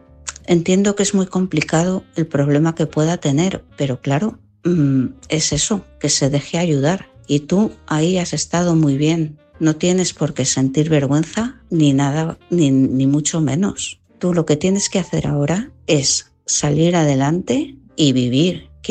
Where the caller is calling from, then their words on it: Valladolid, Castile and León, Spain; de Valladolid.